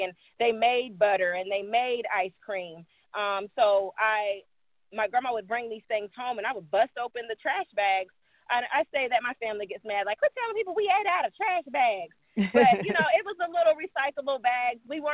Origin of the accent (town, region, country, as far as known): Midwest, United States; born or raised there